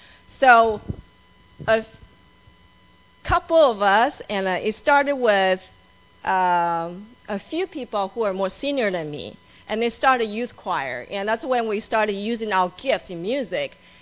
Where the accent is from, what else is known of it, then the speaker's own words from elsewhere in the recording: Livermore, California, United States; I grew up in Livermore. It's very different from kids grew up in Cupertino and Palo Alto.